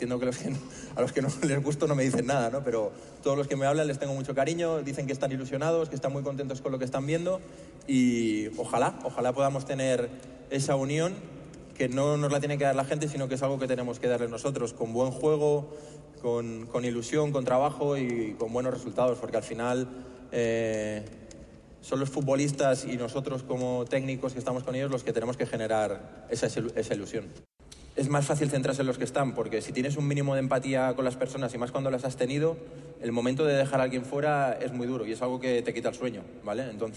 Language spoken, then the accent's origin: Spanish; Catalonia, Spain; Evidentemente, sabéis que soy catalán, no lo escondo